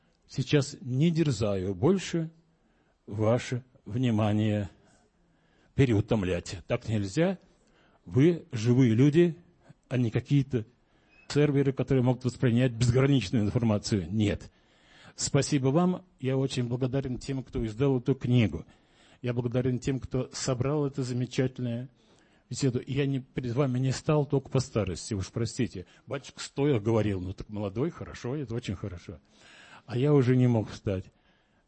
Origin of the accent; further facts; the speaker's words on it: Ryazan Oblast, Russia; now in Moscow, Russia; Кстати, я из Рязанского села, у меня тоже вся полнота жизни прошла в селе. В Москве это уже не жизнь.